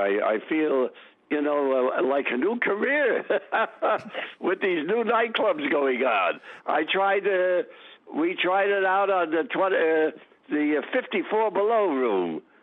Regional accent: New York City, New York, United States; born there; Though I was born in Brooklyn, it happened by circumstances.

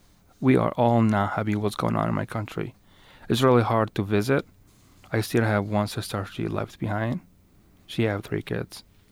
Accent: Tikrit, Saladin Governorate, Iraq; English is a second language; I'm from Iraq. I grew up in Tikrit, Saladin.

